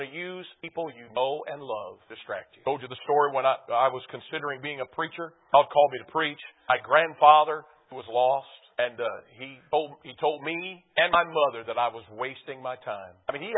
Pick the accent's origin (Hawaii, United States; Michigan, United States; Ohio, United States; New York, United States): Michigan, United States; Detroit; I grew up in Detroit, man. You know, we didn't hunt.